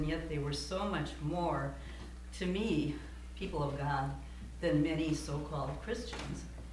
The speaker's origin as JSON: {"language": "English", "town": "St. Paul", "region": "Minnesota", "country": "United States", "tie": "born or raised there", "said": "And one of the things I remember growing up in St. Paul, Minnesota, as an Irish Catholic girl"}